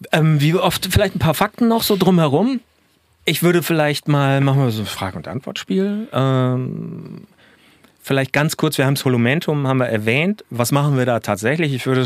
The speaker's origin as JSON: {"language": "German", "region": "Hamburg", "country": "Germany", "also_born_or_lived": "Ruhr / Bavaria", "said": "Ich bin ja ursprünglich vielleicht das noch vom Hintergrund her, ich bin ja Hamburger."}